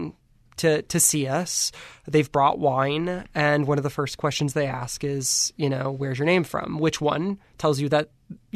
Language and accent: English; San Francisco, California, United States; And we came from California and San Francisco, no less, right?